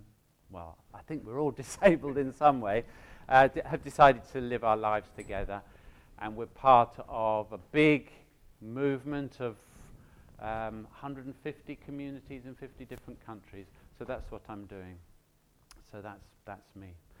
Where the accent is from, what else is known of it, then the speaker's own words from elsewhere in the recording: London, United Kingdom; also born or lived in Delhi; now in Ipswich, United Kingdom; I'm a Londoner, basically. I came to Ipswich about 3 years ago via Delhi.